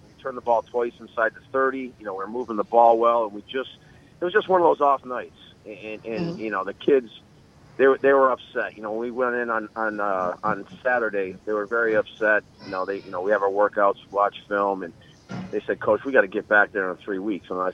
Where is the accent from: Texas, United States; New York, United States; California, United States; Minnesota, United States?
New York, United States; Syracuse; You know, I grew up in Syracuse, New York, and, you know, my dad was a college football coach